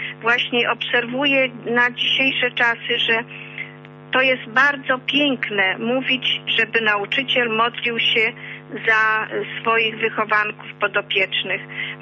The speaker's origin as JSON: {"language": "Polish", "town": "Jarosław", "region": "Subcarpathian Voivodeship", "country": "Poland", "tie": "born or raised there", "lives_now": "Kalisz, Poland", "said": "Ja osobiście urodziłam się w Jarosławiu, bywałam tam nieraz, no obecnie mieszkam tu pod Kaliszem"}